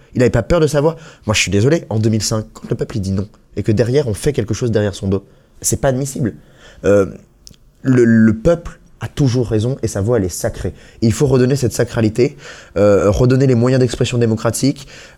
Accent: Pays de la Loire, France; moi, je suis pas originaire de Bretagne, j'ai grandi en Vendée

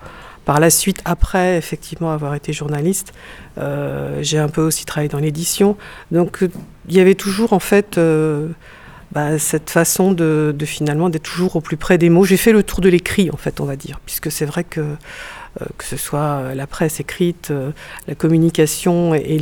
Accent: Brest, Brittany, France; born there; Alors, je suis née à Brest au milieu des années 60.

